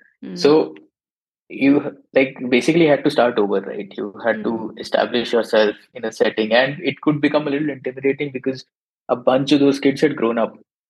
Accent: Gurgaon, Haryana, India; I actually one of the people who were born and brought up in Gurgaon.

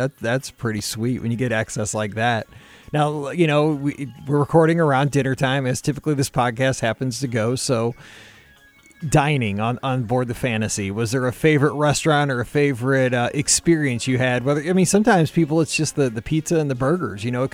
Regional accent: St. Louis, Missouri, United States; You know, I'm from St. Louis. I'm from the Midwest. I've never been to Broadway or anything like

